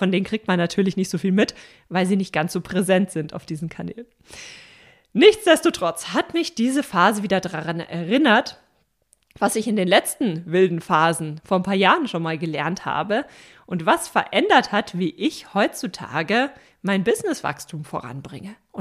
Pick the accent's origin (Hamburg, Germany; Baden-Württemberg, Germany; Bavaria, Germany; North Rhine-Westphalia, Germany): Bavaria, Germany; Wir wohnen wieder im Süden von Deutschland, in meiner Heimat, in der Nähe von München, und ich freue mich riesig, dass wir wieder hier sind.